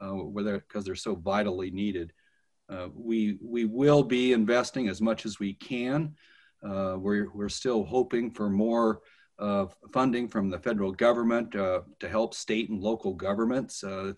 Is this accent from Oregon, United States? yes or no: yes; Eugene, Oregon, United States; born there; So I have been in the community when I was born in Eugene and understand a lot about it.